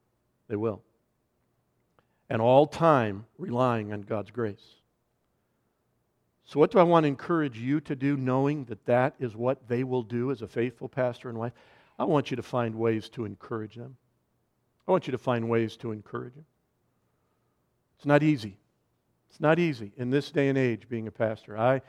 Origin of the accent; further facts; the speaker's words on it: Chicago, Illinois, United States; I'm from Chicago, my wife's from St. Louis.